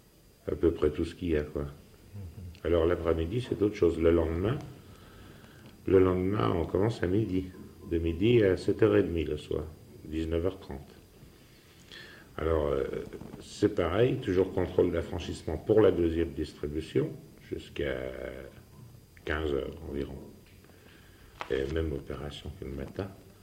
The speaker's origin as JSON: {"language": "French", "region": "Grand Est", "country": "France", "tie": "born or raised there", "lives_now": "Orléans, France", "said": "Je suis lorrain, alors je suis né en Lorraine et puis j'ai toujours été en Lorraine. Et je préfère la Lorraine à l'Orléanais."}